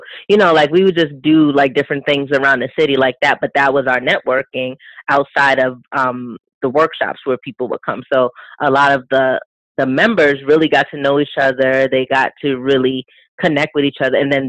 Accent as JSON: {"language": "English", "region": "New York", "country": "United States", "said": "originally it did start off as a more local club in New York, because I'm from New York."}